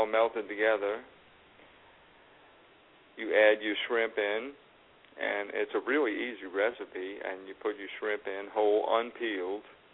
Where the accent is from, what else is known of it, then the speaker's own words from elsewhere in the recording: New Orleans, Louisiana, United States; Well, I am from New Orleans, so I can do a lot more than boil a hot dog.